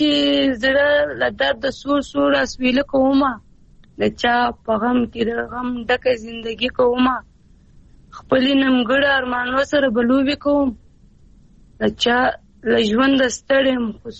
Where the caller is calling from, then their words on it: Quetta, Balochistan, Pakistan; زه کوټه نه بلوچستان